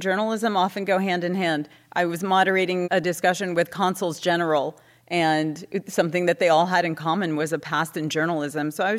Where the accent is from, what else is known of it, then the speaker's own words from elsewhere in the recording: Livingston, New Jersey, United States; So, about Camden, I grew up in Livingston, New Jersey, not far.